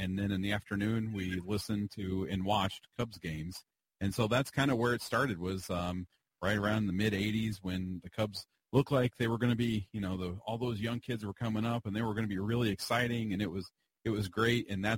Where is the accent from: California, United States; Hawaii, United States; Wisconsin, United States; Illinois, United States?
Illinois, United States; Yeah, well, I'm from Illinois, so that I had that going for me, I guess.